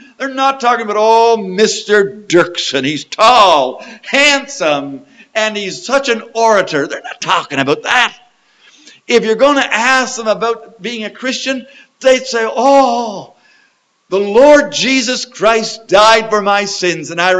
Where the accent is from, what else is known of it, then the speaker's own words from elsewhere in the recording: Canada; I'm a Canadian